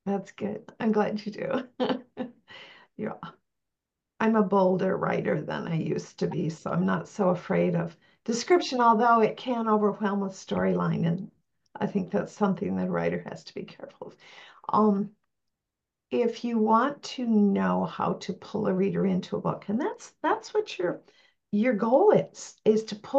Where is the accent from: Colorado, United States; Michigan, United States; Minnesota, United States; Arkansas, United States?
Michigan, United States; Pickford; because I grew up in Pickford, a farming community, and we came in from outside when I was 4 and a half, 5